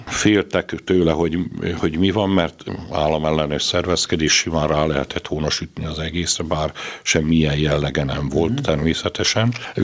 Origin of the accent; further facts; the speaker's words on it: Erdőtelek, Heves, Hungary; Én Erdőtelken születtem még a falumban 1952. novemberében, és hát ott nevelkedtem végig